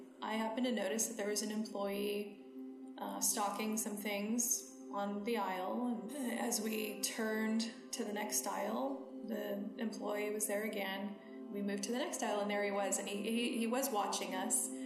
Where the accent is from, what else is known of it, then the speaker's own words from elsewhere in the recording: Fresno, California, United States; I'm from Fresno. I grew up here in the Central Valley. My parents also grew up here in California. They're first generation American.